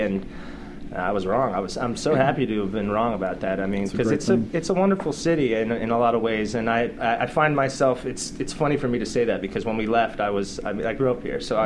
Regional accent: Los Angeles, California, United States; Nashville is so small. I mean, I grew up in Los Angeles, so going to Nashville is, everything is really

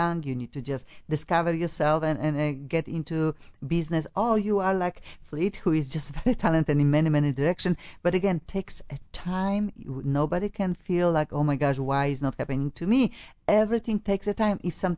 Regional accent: Poland; English is a second language; moved away; I am from Poland, obviously. I felt part of this. Oh, I'm starting my life again and again. Even when I'm here 20 years, I still every day I think like I start, when I, especially when I forget the word in English

